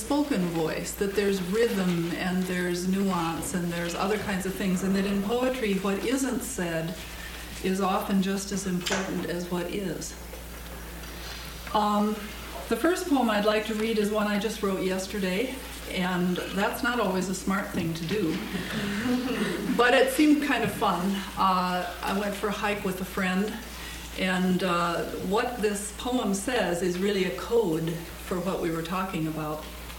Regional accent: Northfield, Minnesota, United States; I'm from Minnesota, Northfield. Work at St. Olaf College as a secretary.

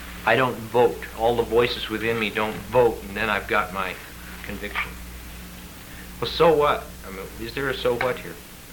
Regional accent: Kansas, United States; Well, I come from Kansas.

